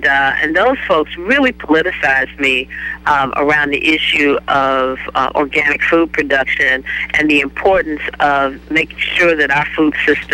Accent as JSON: {"language": "English", "country": "United States", "said": "And as an American, I felt that I should have a choice as to what I wanted to put on my table."}